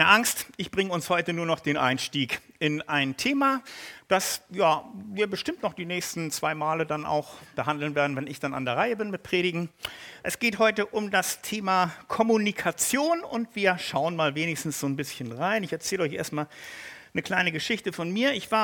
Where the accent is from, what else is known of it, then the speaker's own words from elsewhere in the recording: Bad Segeberg, Schleswig-Holstein, Germany; born there; also born or lived in Hamburg; Und ich bin ja gebürtig Bad Segeberg, also von da ganz oben, Hamburg dann noch gewesen.